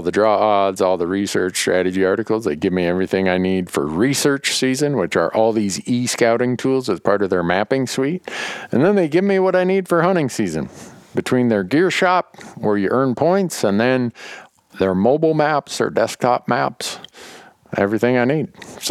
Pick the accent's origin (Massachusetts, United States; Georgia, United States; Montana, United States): Montana, United States; even in states with huge hunting and fishing participation like my home state of Montana or Wyoming or Idaho.